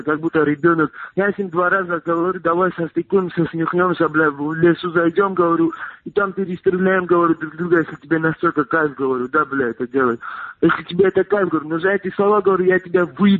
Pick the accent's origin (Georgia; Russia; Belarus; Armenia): Georgia; я сам грузин.